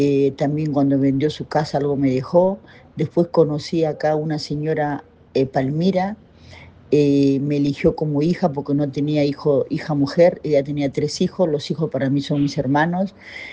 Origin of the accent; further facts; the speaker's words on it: Peru; now in Argentina; Yo soy peruana, hace 35 años que vine del Perú y la verdad